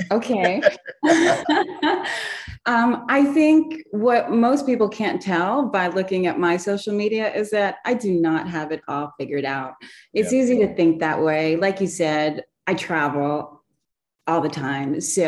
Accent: Long Island, New York, United States; Actually, I was born on Long Island, suburbs of New York City. And and I've lived there my whole life.

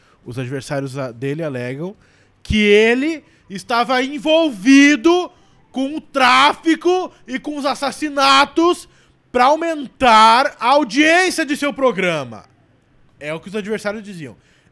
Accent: Paraná, Brazil; Eu sou do Paraná

